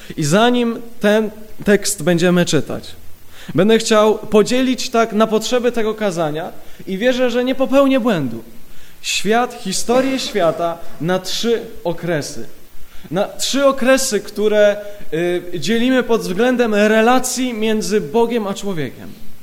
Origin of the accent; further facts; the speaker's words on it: Ustroń, Silesian Voivodeship, Poland; Jestem z Ustronia i od razu chciałbym przekazać serdeczne pozdrowienia z Ustronia